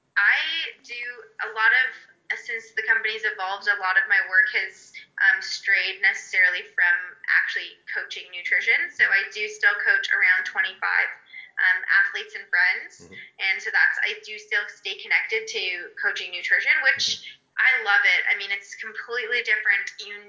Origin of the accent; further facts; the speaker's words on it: Toronto, Ontario, Canada; I come from Canada. I mm-hmm. grew up in Toronto, Canada.